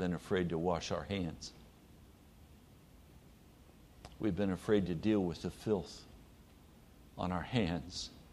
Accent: United States; We're so American. You know, so sober and so like bankers.

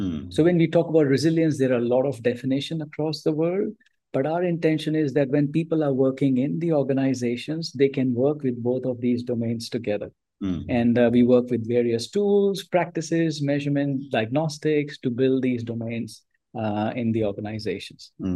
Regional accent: India; moved away as an adult; now in Singapore; So I grew up in India and I spent first 16 of years of my career in change management and organizational restructuring across the globe. I left India

